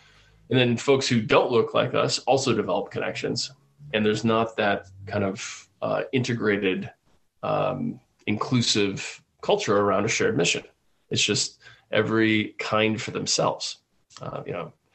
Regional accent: Midwest, United States; me growing up in the Midwest, like I remember corn festivals.

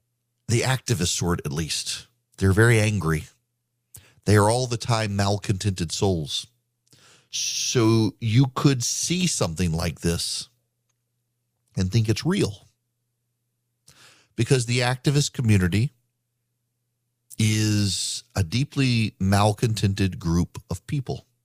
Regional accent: Dubai, United Arab Emirates; When I was growing up in Dubai

